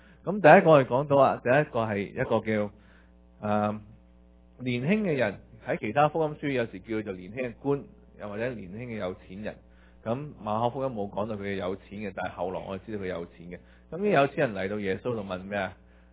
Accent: China; 咁但係我哋中國人睇你就啊，嘅年輕已經後生仔幾驕傲啊

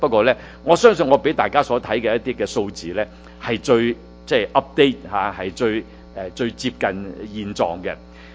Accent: China; 我们中国人为什么有机会能够可以这样敬拜呢？

